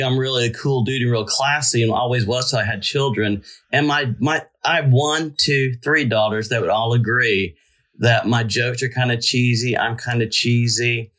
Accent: South Carolina, United States; Yes. Yeah.

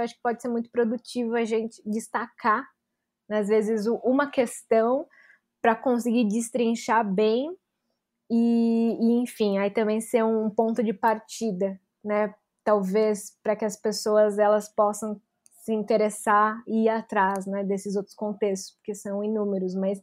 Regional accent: Brazil; apesar de raça ser algo que constantemente nós nos deparamos, né, sendo brasileiros

